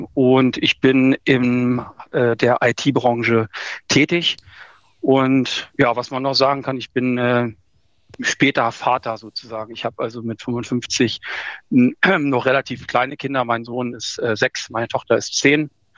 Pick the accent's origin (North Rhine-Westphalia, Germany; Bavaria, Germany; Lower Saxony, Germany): Lower Saxony, Germany; Nienburg; in dem Bereich, wo ich herkomme, also in der Nähe von Bremen, genauer gesagt in Nienburg